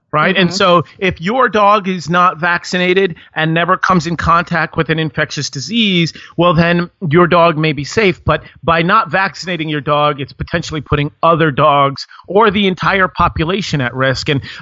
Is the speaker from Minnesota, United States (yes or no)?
no; Connecticut, United States; I've certainly seen a mosquito when I was growing up in Connecticut in my house in the middle of the wintertime.